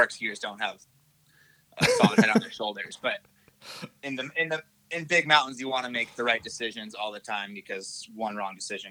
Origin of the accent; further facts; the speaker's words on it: San Francisco, California, United States; I grew up in California, Lake Tahoe. Specifically, I grew up in San Francisco.